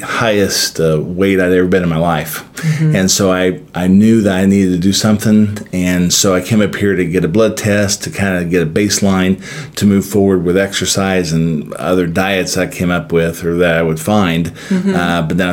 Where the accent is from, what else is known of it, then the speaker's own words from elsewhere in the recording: Greenwood, Indiana, United States; Well, actually, I'm a Southsider. I'm from Greenwood.